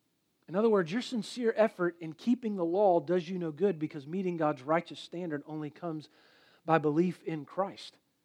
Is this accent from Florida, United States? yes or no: yes; Jacksonville, Florida, United States; If you don't know, I'm from Florida, live in Jacksonville.